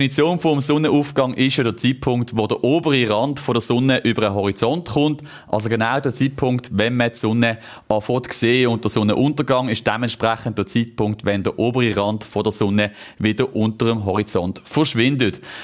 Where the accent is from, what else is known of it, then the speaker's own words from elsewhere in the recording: Switzerland; Aber bei uns in der Schweiz mit all diesen Hügeln und Bergen gibt es da natürlich grosse Unterschiede.